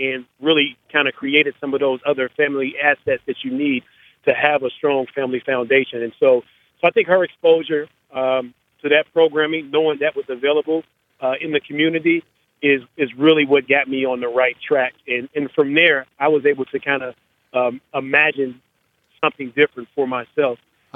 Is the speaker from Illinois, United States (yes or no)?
no; Cincinnati, Ohio, United States; my mom was a teen parent, so she had me at 15, and we grew up in Over the Rhine